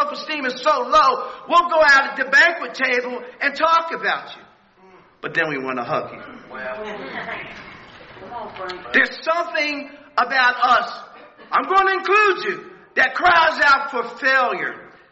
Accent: Tokyo, Japan; now in United States; June 27, 1956, I was born and raised in Tokyo, Japan.

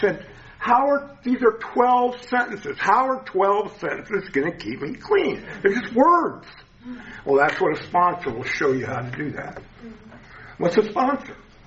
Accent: Arizona, United States; I was from Arizona.

